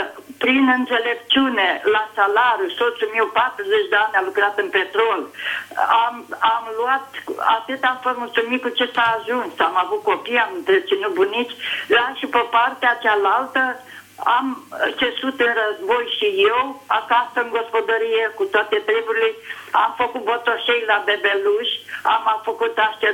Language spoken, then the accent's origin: Romanian; Dâmbovița, Romania; Sunt o bunică din Dâmbovița, 81 de ani.